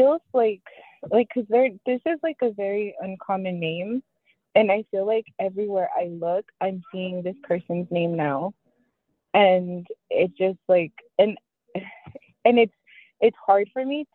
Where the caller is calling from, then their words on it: San Bernardino, California, United States; I'm calling in from San Bernardino.